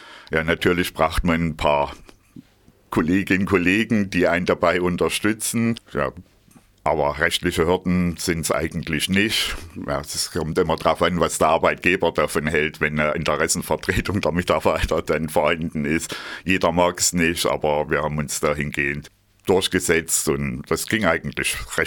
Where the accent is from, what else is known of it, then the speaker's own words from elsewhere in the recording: Thuringia, Germany; Und mich hat es wieder zurück nach Thüringen in mein Heimatland verschlagen.